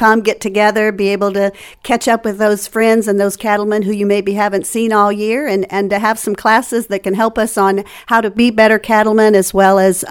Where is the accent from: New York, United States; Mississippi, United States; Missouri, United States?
Missouri, United States; Lamont; From Pettis County. Lamont is the address, but it's kind of in the middle of nowhere. But I live there all my life.